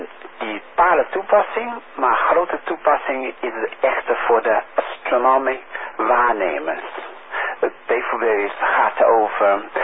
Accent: China; Dutch is a second language; now in Netherlands; ik kom van China. Mijn leven gaat over tussen Nederlands en de Engels.

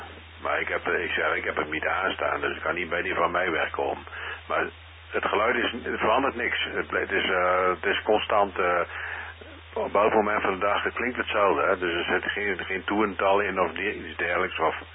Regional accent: Zwolle, Overijssel, Netherlands; Ik kom natuurlijk uit Zwolle.

